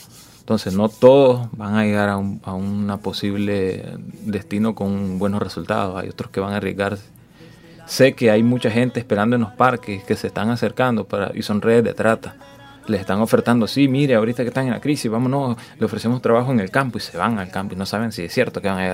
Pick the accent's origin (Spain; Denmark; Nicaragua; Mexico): Nicaragua; Sabemos que nosotros como nicaragüenses sobrevivimos con, así como decimos popularmente, con arroz, frijoles, tortilla y queso.